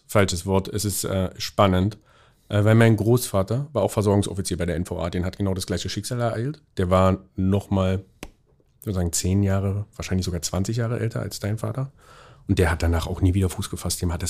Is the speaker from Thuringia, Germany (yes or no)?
yes; Jena, Thuringia, Germany; born there; Ich bin im Übrigen in Jena geboren.